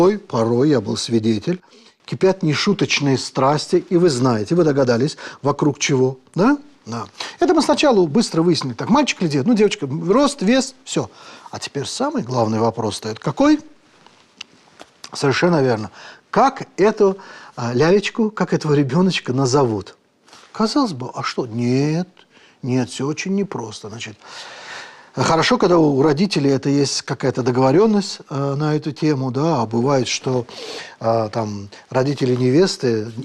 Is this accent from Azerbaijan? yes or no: yes; Azerbaijan; Это было в Азербайджане, у меня на родине.